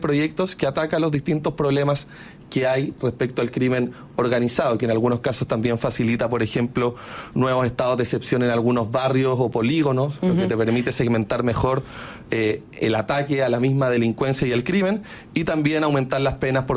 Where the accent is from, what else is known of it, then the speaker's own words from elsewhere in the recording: Chile; empezamos a preguntarnos como chileno, como política, como Estado de Chile